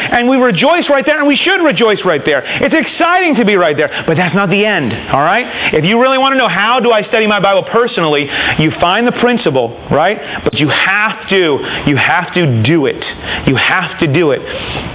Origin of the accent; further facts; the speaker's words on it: United States; I'm not a German citizen, right? I don't obey the speed limit of the Autobahn. I'm an American.